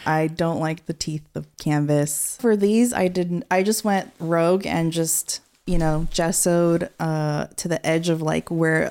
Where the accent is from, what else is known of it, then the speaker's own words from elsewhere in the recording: Norwalk, California, United States; But yeah, I grew up in Norwalk, Californ